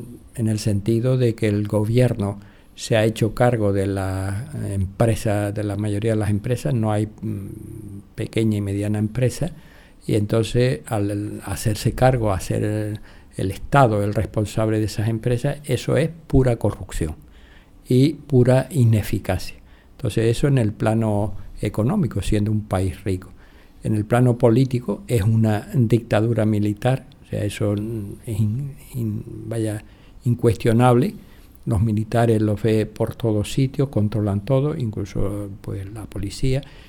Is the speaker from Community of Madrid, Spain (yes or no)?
no; Canary Islands, Spain; now in Seville, Spain; yo soy canario, pero llevo ya casi 50 años en Sevilla.